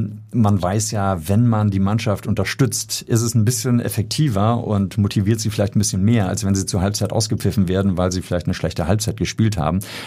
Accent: Hamburg, Germany; Also das wäre herrlich und würde mich natürlich als Hamburger sehr, sehr freuen.

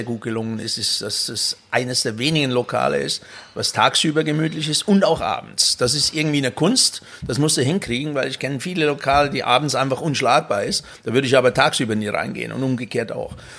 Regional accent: Emmen, Lucerne, Switzerland; Ich komme ursprünglich aus Emmen eigentlich. Emmen ist ein Vorort von Luzern.

